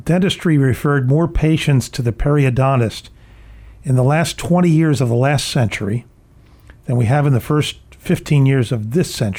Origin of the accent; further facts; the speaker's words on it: Philadelphia, Pennsylvania, United States; Now, Dr. Edelson, you come from New York and I come from Philly.